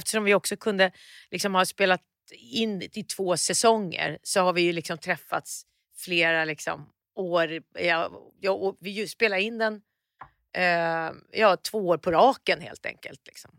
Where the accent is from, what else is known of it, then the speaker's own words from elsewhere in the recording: Västerås, Västmanland County, Sweden; Och då bodde vi i Huvudsta. Vi hade flyttat från Västerås då. Jag saknade Västerås.